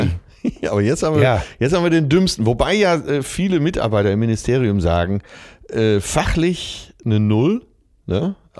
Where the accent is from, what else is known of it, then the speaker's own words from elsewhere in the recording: Bochum, North Rhine-Westphalia, Germany; born there; Ich bin als gebürtiger Bochumer durch und durch VfL Bochum-Fan